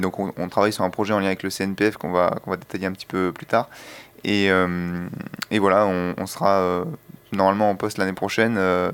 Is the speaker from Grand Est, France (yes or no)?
no; Clermont-Ferrand, Auvergne-Rhône-Alpes, France; je viens de Clermont-Ferrand